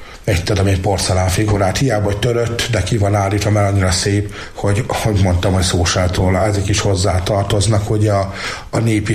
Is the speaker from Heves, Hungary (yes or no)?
yes; Füzesabony, Heves, Hungary; hiszen kapcsolódik szülővárosomhoz is, Füzesabonyhoz.